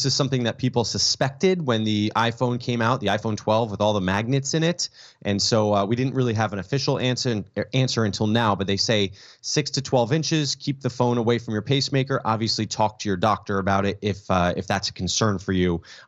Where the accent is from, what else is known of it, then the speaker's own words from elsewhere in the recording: New Jersey, United States; We used to have the same exact setup in our backyard growing up in New Jersey